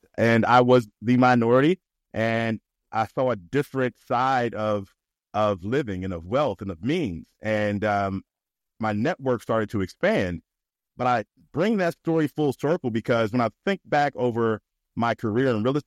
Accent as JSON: {"language": "English", "town": "Cincinnati", "region": "Ohio", "country": "United States", "tie": "born or raised there", "said": "So I grew up in Cincinnati, Ohio. So a middle market, if you will. So I didn't grow up in a big city. Very traditional upbringing."}